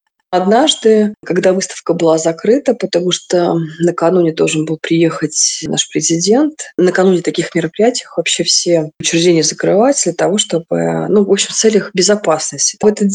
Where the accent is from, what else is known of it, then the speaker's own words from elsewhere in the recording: Moscow, Russia; now in Dagestan, Russia; Вообще сама я москвичка, но вот как 7 лет уже я живу здесь, в Дагестане.